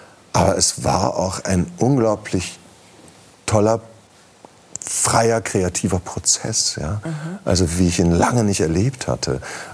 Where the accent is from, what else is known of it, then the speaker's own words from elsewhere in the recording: Herdecke, North Rhine-Westphalia, Germany; also born or lived in Hagen; Ja, geboren bin ich in Hagen, aber das lag, aber um ehrlich zu sein, nur daran, dass es damals das Herdecker Krankenhaus noch nicht gab. Das war kurz vor der Vollendung. Aber ich bin in Herdecke aufgewachsen, genau.